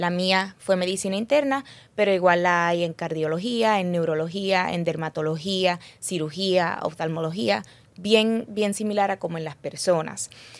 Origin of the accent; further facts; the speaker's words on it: Puerto Rico; also born or lived in United States; Soy de Puerto Rico, nacida aquí y hice mi bachillerato aquí en la Universidad de Mayagüez.